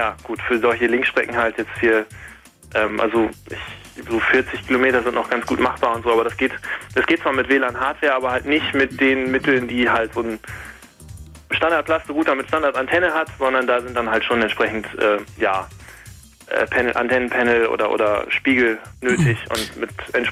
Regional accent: Osnabrück, Lower Saxony, Germany; Also ich komme aus Osnabrück

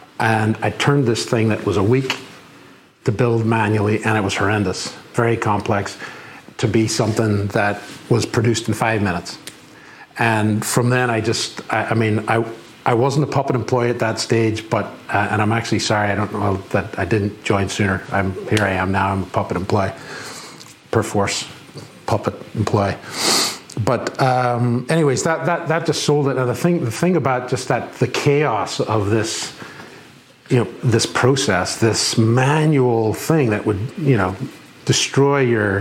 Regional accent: Seattle, Washington, United States; now in Northern Ireland; I'm from Seattle. Well, yeah, I was brought up in Seattle. My mother was from Northern Ireland.

